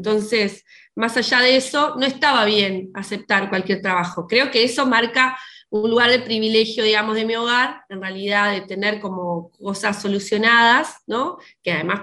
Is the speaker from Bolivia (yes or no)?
no; Uruguay; somos ingobernables los uruguayos.